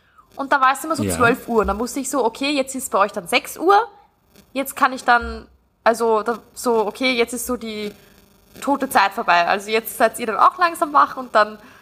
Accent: Austria; Und das ist bei uns in Österreich irgendwie gar nicht so.

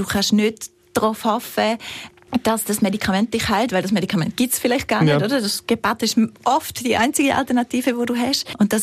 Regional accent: Bavaria, Germany; accent: Allgäu; now in Switzerland; Deshalb bin ich da, hocke ich da mit meinem Allgäuer Akzent.

